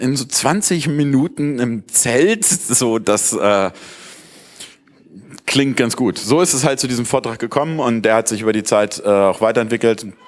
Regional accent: Northern Germany, Germany; Ich komme aus Norddeutschland, habe in Darmstadt studiert

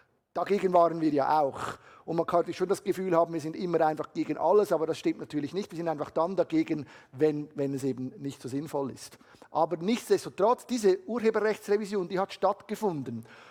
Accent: Switzerland; Wir mussten oft wehrweisen, wie wir bei uns in der Schweiz so schön sagen

